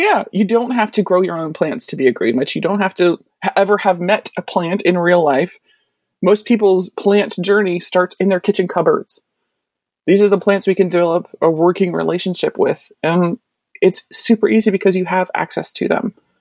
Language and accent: English; Baltimore, Maryland, United States; I grew up in Baltimore City, and there's one tree per block.